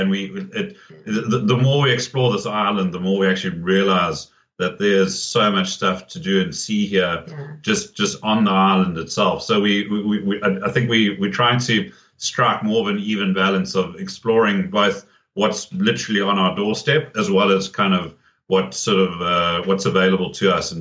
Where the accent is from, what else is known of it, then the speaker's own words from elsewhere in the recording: South Africa; when they discover that we're from South Africa, they'll say, oh, we've been there.